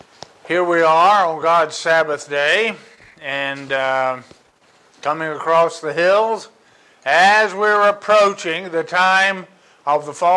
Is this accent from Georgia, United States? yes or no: yes; Atlanta, Georgia, United States; moved away; Now, if you don't know, we're from Atlanta and moved up here in 1973.